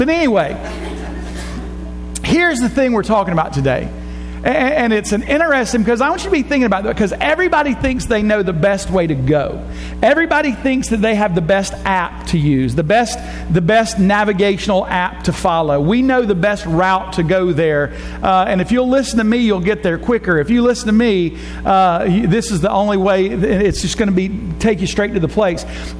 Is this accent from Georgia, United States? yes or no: yes; Griffin, Georgia, United States; girlfriend, I was raised in Griffin. I know how to get around.